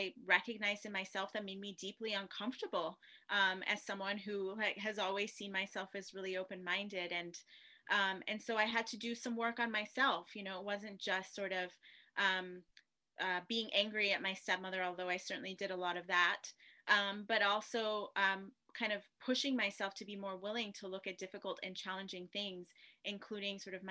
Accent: Tanzania; born there; my father's Ghanaian, my mother is Armenian American, I was born in Tanzania, I grew up sort of straddling a lot of borders.

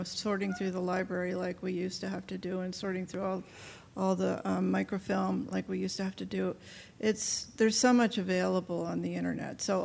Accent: Pennsylvania, United States; I lived in Philadelphia. I grew up in the Main Line. I went to Penn, and I lived in Philadelphia after. But I really haven't lived here in many, many years.

